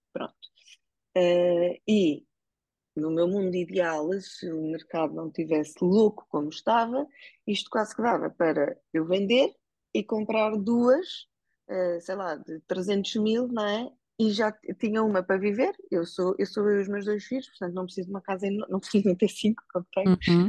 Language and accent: Portuguese; Portugal; porque sou portuguesa, não é?